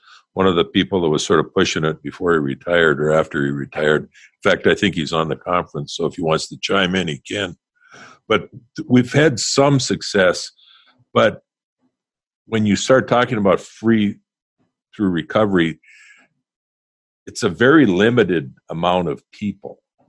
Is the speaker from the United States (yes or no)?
yes; Devils Lake, North Dakota, United States; I come from Devil's Lake.